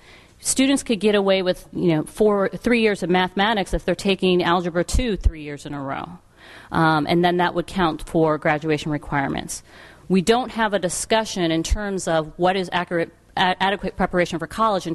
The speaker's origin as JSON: {"language": "English", "town": "Chicago", "region": "Illinois", "country": "United States", "said": "I'm from Chicago studying Massachusetts"}